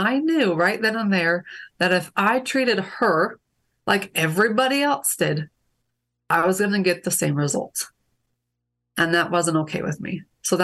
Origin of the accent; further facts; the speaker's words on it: Utah, United States; Yeah, so I grew up in Utah.